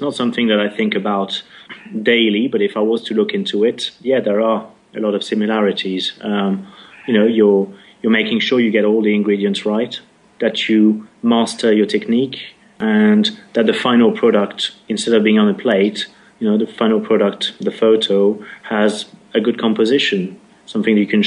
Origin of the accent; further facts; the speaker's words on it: France; English is a second language; Yeah, so my background, as you said, I grew up in France